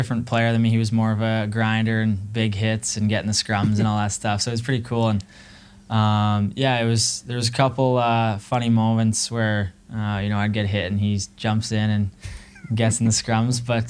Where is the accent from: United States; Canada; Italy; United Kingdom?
Canada; Prince Albert, Saskatchewan; Yeah, we grew up in Prince Albert, and there was tons of holes in the walls.